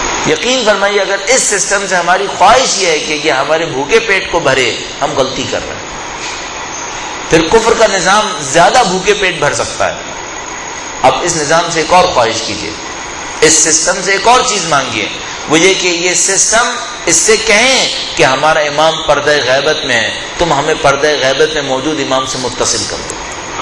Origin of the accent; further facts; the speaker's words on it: Karachi, Sindh, Pakistan; also born or lived in Iran; میں چونکہ کراچی کا رہنے والا ہوں لہذا کراچی کو اچھی طرح جانتا ہوں، اچھی طرح پہچانتا ہوں. 13 سال ہو گئے مجھے ایران سے واپس آ کر کراچی میں کام کرتے ہوئے.